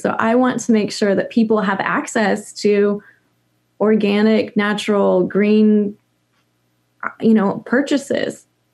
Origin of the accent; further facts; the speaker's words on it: Idaho, United States; when I was growing up in Idaho.